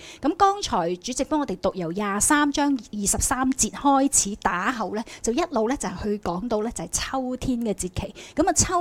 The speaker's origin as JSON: {"language": "Cantonese", "country": "China", "said": "咁但我哋中国人嘅历法系初六"}